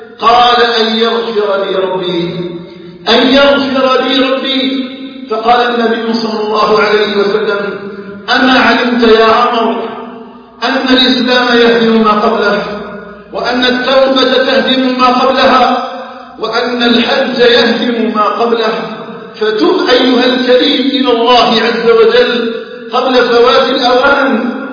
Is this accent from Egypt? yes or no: no; Algeria